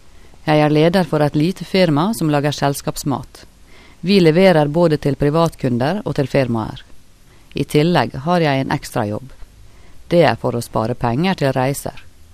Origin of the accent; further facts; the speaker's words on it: Philippines; Norwegian is a second language; moved away as an adult; now in Norway; Mitt hjemland Filippinene. Nå har jeg bodd 16 år i Norge.